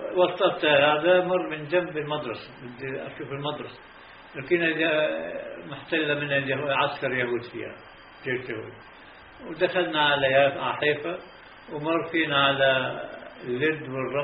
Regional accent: Morocco; أنا عربية من المغرب برضو من المغرب

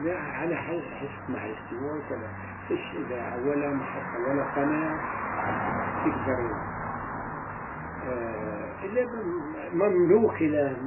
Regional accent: Amman, Amman Governorate, Jordan; بقول لهم انا من عمان اول بقول لهم الاصل فلسطين في الجواز كل شيء مذكور

